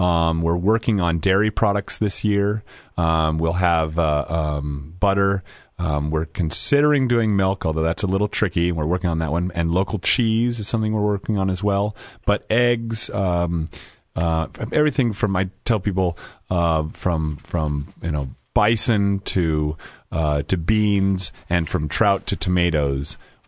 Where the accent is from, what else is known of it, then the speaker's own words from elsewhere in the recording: Oregon, United States; now in Virginia, United States; I grew up in Oregon, but when I was here living in Virginia, moved to Virginia